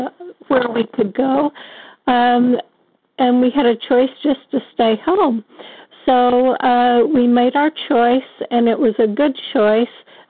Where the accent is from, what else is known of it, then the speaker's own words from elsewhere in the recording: California, United States; Thank you so much. I'm from California. I'm grateful to be here.